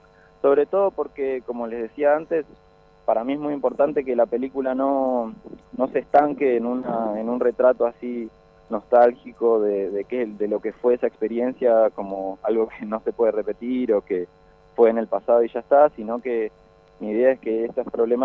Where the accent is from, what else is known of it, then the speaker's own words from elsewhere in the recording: San Carlos de Bariloche, Río Negro, Argentina; now in La Plata, Argentina; Yo soy de Bariloche, nacido y criado, pero vivo hace varios años acá en La Plata, donde estudié en la Universidad Nacional de La Plata, y bueno, cuando me recibí decidí quedarme, así que ando por acá por La Plata, pero soy de allá de Bariloche.